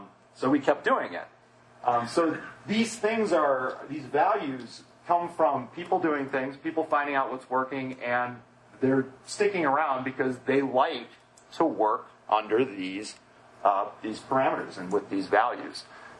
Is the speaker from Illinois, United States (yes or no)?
yes; Chicago, Illinois, United States; again. I'm from Chicago.